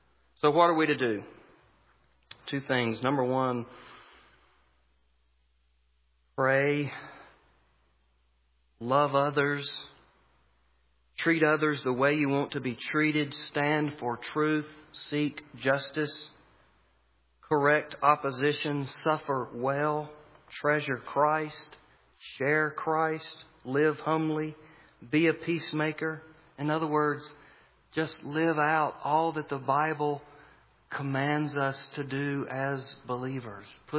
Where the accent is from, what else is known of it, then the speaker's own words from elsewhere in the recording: the South, United States; I'm a white guy, born and raised in the South.